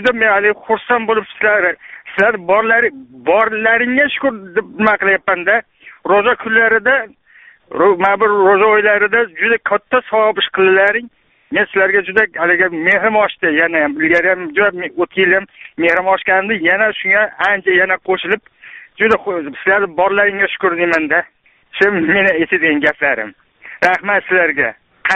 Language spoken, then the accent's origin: Uzbek; Fergana, Fergana Region, Uzbekistan; now in Moscow Oblast, Russia; Farg'onadan. Asli Farg'onadanman.